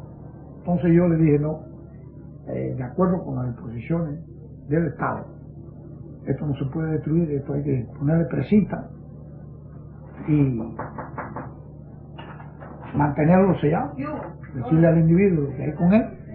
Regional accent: León, Camagüey, Cuba; vine para Camagüey, donde yo soy de León, la provincia de Camagüey, con mi familia.

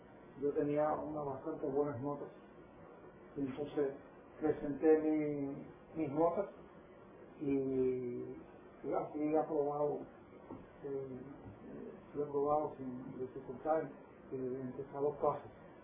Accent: Agramonte, Matanzas, Cuba; No, yo soy natural de Agramonte, provincia de Matanzas.

